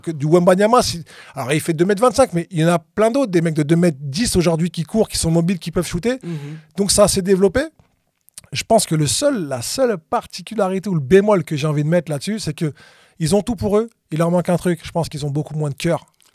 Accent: France; réside à Paris. Même si je passe beaucoup de temps à l'étranger, aux USA ou en Afrique, j'ai quand même un pied à terre en France. Je suis connecté avec la France. Ça reste là d'où je viens.

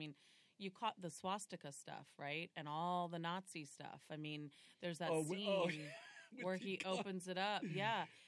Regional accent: New York City, New York, United States; born there; I was born in Manhattan.

